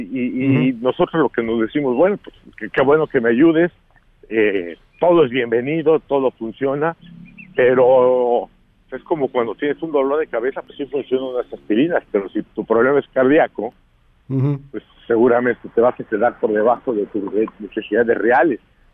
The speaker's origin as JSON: {"language": "Spanish", "country": "Mexico", "said": "somos mexicanos, tenemos familiares, hijos, hermanos, queremos cuidar la salud de los mexicanos"}